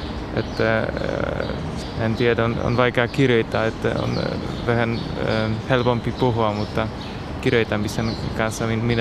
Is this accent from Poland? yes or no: yes; Poland; Finnish is a second language; minä olen kotoisin Puolasta ja opiskelen oikeastaan suomea ja saksaa ja myös englantia.